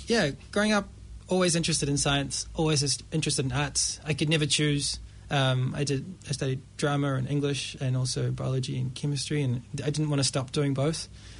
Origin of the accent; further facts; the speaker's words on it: New Zealand; also born or lived in South Africa; I was born in South Africa, actually. I did my own migration. Until I was 8 years old and then moved to New Zealand.